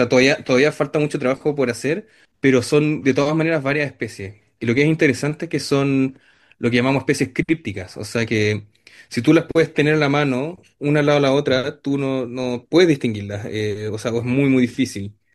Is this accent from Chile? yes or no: yes; Chile; born there; la conexión entre mi tierra natal y este grupo de geckos